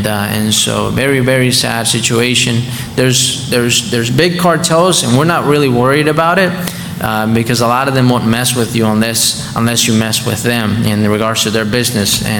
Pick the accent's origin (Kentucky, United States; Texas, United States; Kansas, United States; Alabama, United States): Kentucky, United States; I grew up in Kentucky ever since.